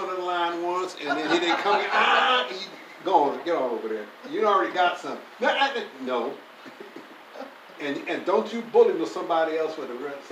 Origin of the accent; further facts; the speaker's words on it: Gary, Indiana, United States; When I grew up in Gary, Indiana, my mother and my uncle, he came out of the bed, they went and got some buffalo fish.